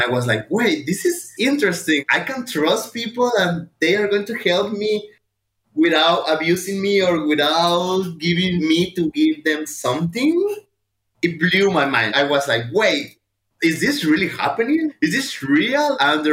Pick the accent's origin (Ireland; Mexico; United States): Mexico; accent: Mexican; English is a second language; because my English wasn't as good as now. I'm pretty sure that people can tell that I have an accent, my Mexican accent, I like to call it.